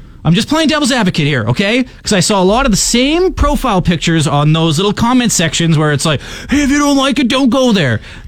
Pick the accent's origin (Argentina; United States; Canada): Canada; Saskatoon, Saskatchewan; be a morning radio host in my hometown of Saskatoon.